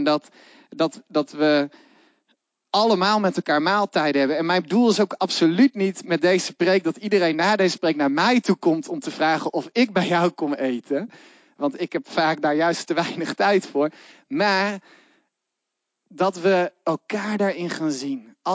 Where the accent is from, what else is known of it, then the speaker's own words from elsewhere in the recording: Netherlands; Wist je ook dat we internationaal bekend staan als Nederlanders om onze gierigheid?